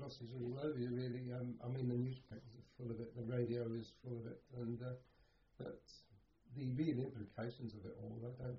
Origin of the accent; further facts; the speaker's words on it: St John's Wood, London, United Kingdom; born there; I was born in St. John's Wood. I've never been back, and I was only there a few years.